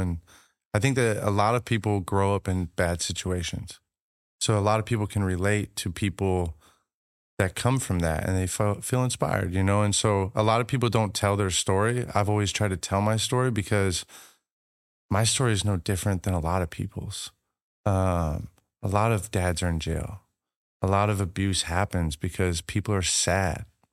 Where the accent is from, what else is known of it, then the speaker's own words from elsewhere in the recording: Washington, United States; I grew up in Washington and it's rainy, cloudy, cold, awful weather.